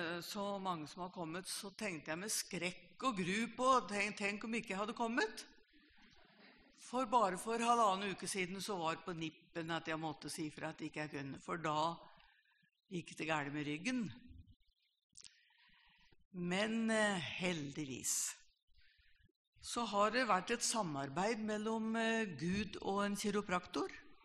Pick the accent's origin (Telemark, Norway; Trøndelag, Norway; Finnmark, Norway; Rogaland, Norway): Telemark, Norway; Gjerpen; Og det er fra det området jeg kommer da, det hører dere kanskje. Må ikke plassere meg i Østfold, for det gjør de fleste. Men jeg kommer ikke fra Østfold, jeg kommer fra Gjerpen ved Skien.